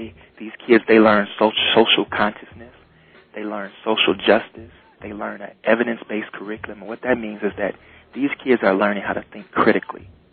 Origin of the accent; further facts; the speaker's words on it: Muskegon, Michigan, United States; I remember being in the Urban League growing up in Muskegon.